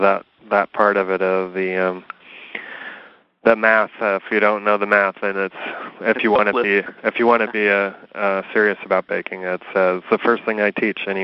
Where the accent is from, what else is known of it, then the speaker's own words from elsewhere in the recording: Oakland, California, United States; I grew up in Oakland, and the school systems in California, public school systems, maybe they're better in some areas, but in Oakland, they certainly were basically just holding cells for the population of children.